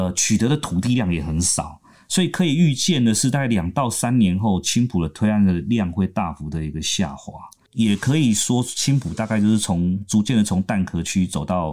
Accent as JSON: {"language": "Chinese", "region": "Taoyuan", "country": "Taiwan", "said": "那我们桃园人口成长是很快的"}